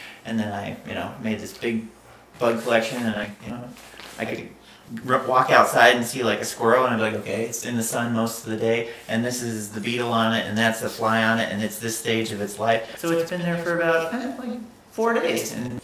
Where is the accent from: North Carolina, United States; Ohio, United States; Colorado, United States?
Ohio, United States; So, like, from as a kid growing up in Ohio, I know, I, like, would open and like, oh man, a tarantula.